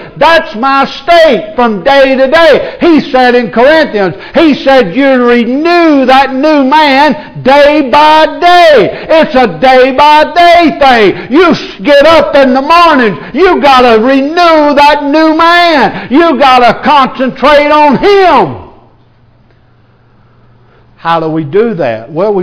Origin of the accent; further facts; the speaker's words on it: Boston, Massachusetts, United States; They can talk Boston. We're from Boston.